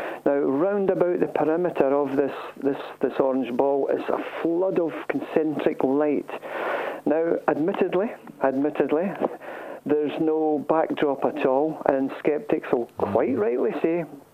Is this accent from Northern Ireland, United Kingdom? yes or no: no; Scotland, United Kingdom; Well, being a Scotsman, I do believe that it's not a gimmick